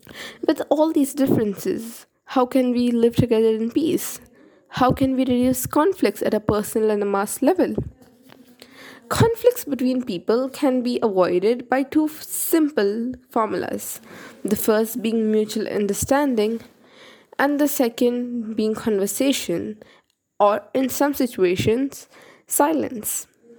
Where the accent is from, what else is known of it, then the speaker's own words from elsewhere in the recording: India; from India, speaking on the theme Together with One Another.